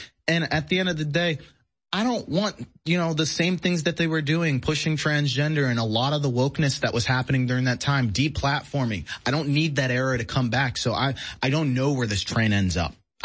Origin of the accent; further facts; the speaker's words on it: New York, United States; also born or lived in Connecticut / Massachusetts; I come from New York, Connecticut, and Massachusetts. It's as blue as you can get. I am African American, as you can see